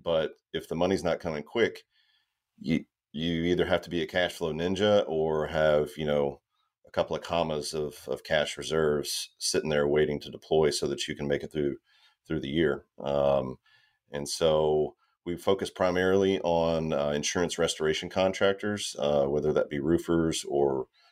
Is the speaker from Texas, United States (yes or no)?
yes; Beaumont, Texas, United States; moved away as an adult; So born and raised in Beaumont, Texas, spent my entire life there until I joined the Navy in 2001.